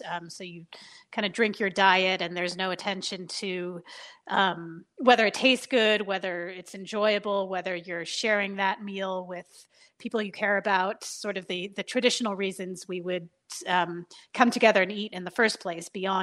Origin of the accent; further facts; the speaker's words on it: California, United States; I grew up in the Bay Area, sort of on the cusp of an earlier tech boom. And then I went east for college and grad school at MIT, which was another center of optimization, and came back to Silicon Valley when it was sort of roaring into the latest tech boom.